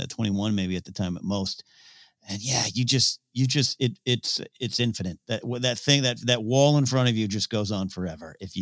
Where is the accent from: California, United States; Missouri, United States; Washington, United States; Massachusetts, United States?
California, United States; over the ocean there, my hometown near Pismo Beach